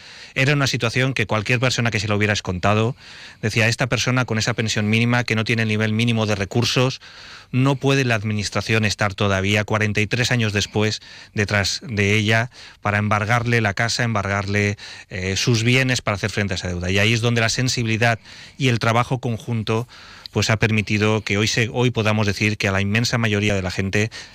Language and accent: Spanish; Valencian Community, Spain; yo les contaba que en mi pueblo todo el mundo cogía el coche y lo subía.